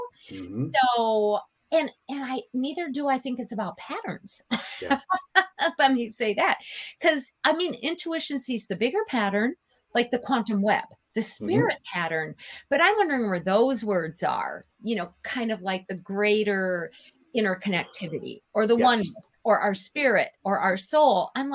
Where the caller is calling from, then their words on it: Bloomington, Minnesota, United States; And I am not speaking from China or Costa Rica or Belize. I'm sitting in my basement in Bloomington, Minnesota. Right? We all have to be from somewhere.